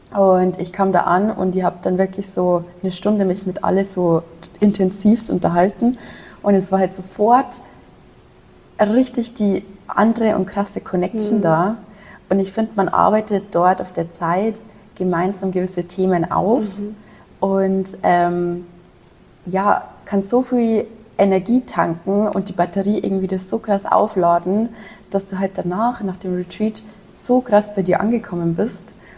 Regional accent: Bavaria, Germany; accent: Bavarian; 23 und lebe am wunderschönen Chiemsee. Also sorry dafür, dass ich ab und zu meinen bayerischen Dialekt auspacken muss.

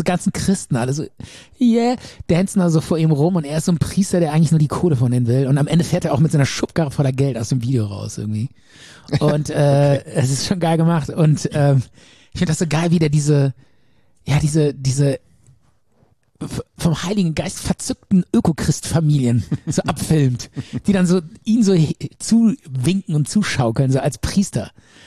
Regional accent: Rhineland, Germany; als Rheinländer, ne?

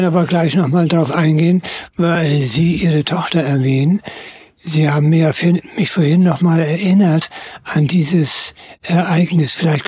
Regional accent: Germany; Und habe als Kind den Zweiten Weltkrieg erlebt in der Nähe von Hamburg.

